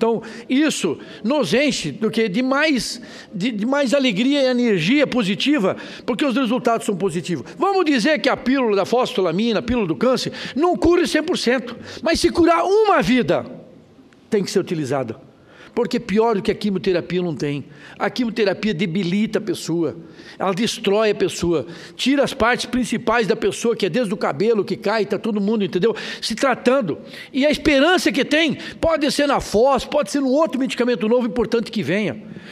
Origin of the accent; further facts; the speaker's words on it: Rondônia, Brazil; em nome lá do meu estado de Rondônia